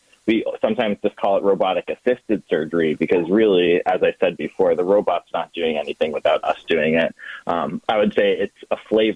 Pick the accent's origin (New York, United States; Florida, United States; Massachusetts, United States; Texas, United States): Massachusetts, United States; I was born and raised in Mass. You know, I grew up on the North Shore.